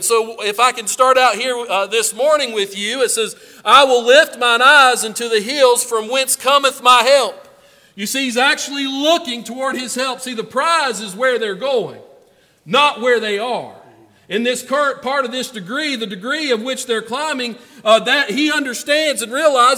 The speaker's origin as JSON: {"language": "English", "town": "Mountaindale", "country": "United States", "tie": "born or raised there", "said": "I grew up in Mountaindale. Our church was exactly a mile away from the house."}